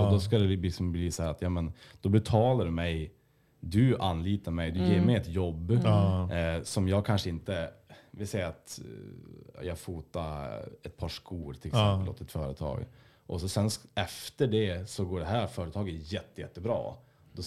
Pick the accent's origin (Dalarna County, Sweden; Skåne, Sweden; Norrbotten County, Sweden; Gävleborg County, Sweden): Norrbotten County, Sweden; Svartby; för att jag är från Svartby och born and raised och